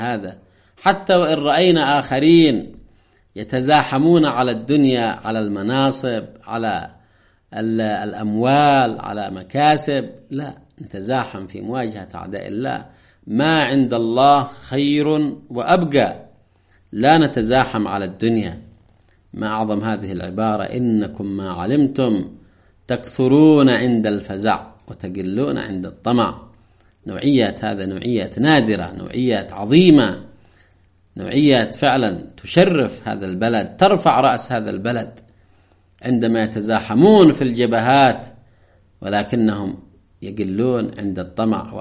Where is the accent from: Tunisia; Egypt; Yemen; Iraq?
Yemen; ويجب علينا كيمنيين أن نقتدي بهم